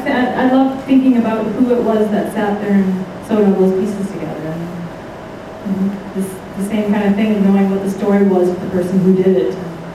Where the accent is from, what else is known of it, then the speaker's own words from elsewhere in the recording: Minnesota, United States; Growing up in Minnesota, there was a lot of Native American funerals that we would go to, and they would sit with the body for 3 days, and the body was always wrapped in a quilt.